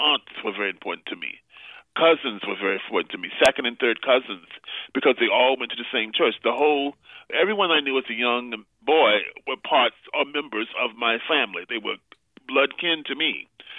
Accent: the South, United States; Wonderful, very important to a young man growing up in the South.

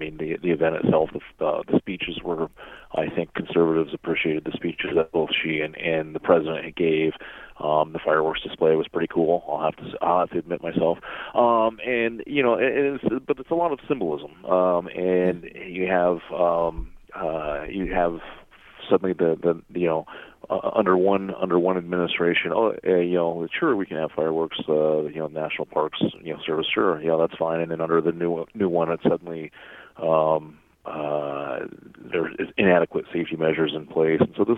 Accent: Colorado, United States; Now, I grew up in Colorado and in the mountains of Colorado, and we had fireworks displays.

